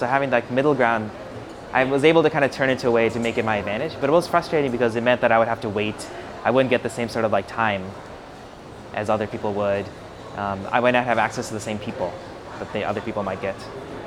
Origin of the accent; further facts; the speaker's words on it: Midwest, United States; also born or lived in California; And I was born in California, but I've lived in different parts of the United States. So I grew up most of the time in the Midwest.